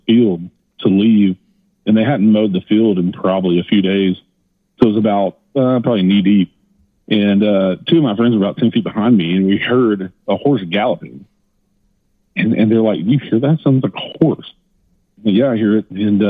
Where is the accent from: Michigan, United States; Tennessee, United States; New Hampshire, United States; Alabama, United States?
Tennessee, United States; I was born and raised in Tennessee, right outside of Nashville.